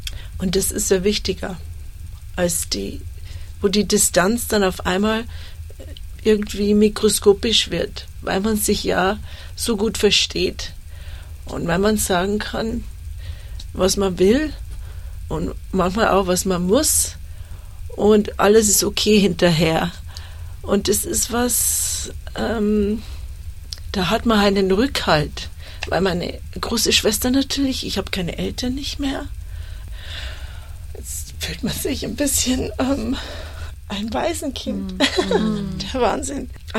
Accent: Bavaria, Germany; now in Australia; Ich komme aus Bayern.

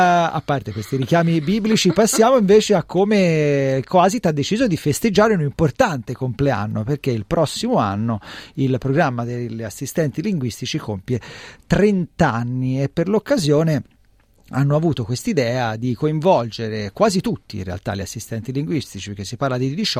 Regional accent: Tuscany, Italy; io sono toscano

